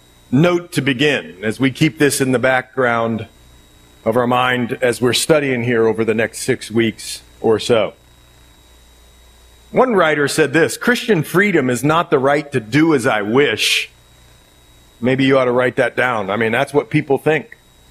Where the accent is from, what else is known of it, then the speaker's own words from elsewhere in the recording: United States; We grew up in the United States and all that sort of thing, and freedom and liberty.